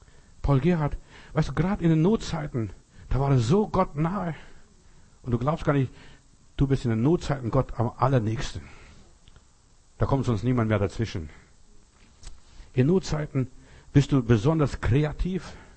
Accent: Heilbronn, Baden-Württemberg, Germany; Da bei uns in Heilbronn, da gibt's die Burg Weinsberg.

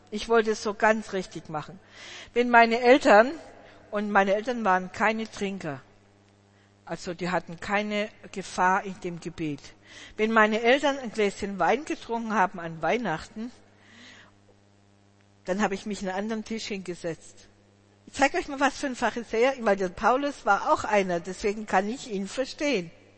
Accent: Southern Germany, Germany; aber ich bin im Pietismus in Süddeutschland aufgewachsen.

